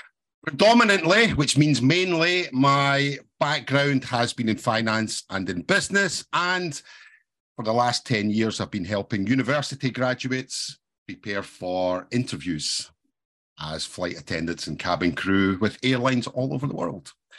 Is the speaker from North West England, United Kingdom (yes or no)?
no; Scotland, United Kingdom; I'm from Scotland in the United Kingdom, and I've been teaching English since the year 2008.